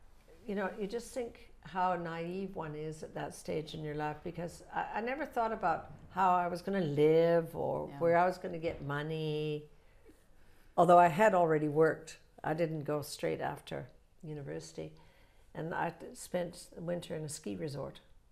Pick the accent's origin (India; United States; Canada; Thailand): Canada; Northern Canada; Well, I grew up in northern Canada, very cold, so we all did winter sports, big time.